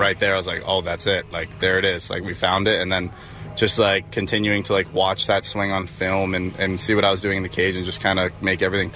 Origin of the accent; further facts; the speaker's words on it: New England, United States; Yeah, all Boston sports, Patriots, everything Boston. That's what I grew up with.